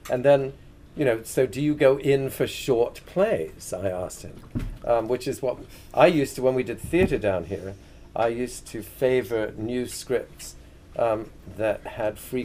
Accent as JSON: {"language": "English", "region": "England", "country": "United Kingdom", "tie": "born or raised there", "said": "when I grew up in England, pub hours were so restricted."}